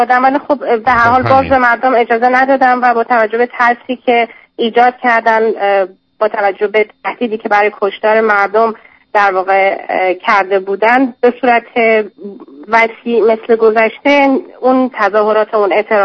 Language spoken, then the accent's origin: Persian; Iran; به عنوان یک ایرانی خیلی نگران به هر حال وضعیت کشورم هستم